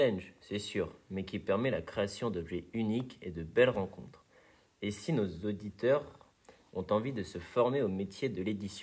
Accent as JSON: {"language": "French", "region": "Normandy", "country": "France", "said": "En tant que Normand, on peut penser aux"}